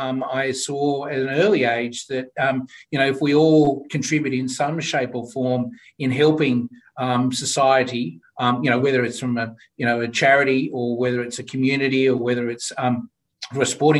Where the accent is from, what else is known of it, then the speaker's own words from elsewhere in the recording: Sydney, New South Wales, Australia; that was part, of course, of growing up in Sydney at the time, as our parents did.